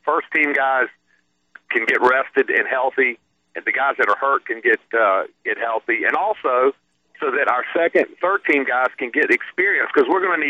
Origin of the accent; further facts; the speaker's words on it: Alabama, United States; It's High Tide, obviously, is because I'm from Alabama, that I played at Alabama.